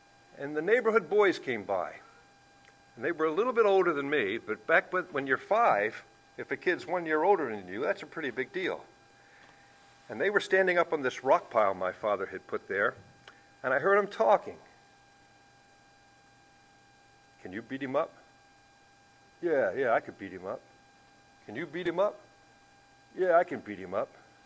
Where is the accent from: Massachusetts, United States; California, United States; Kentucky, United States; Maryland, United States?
Maryland, United States; Baltimore; I was 5 years old, and we moved to a new home in Baltimore City. I grew up in Baltimore.